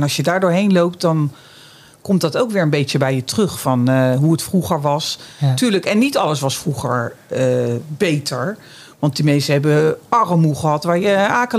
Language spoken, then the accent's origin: Dutch; Scheveningen, South Holland, Netherlands; En als ik dan vertelde dat ik uit Scheveningen kwam... nou, dat hoorden ze natuurlijk ook wel aan mijn stem.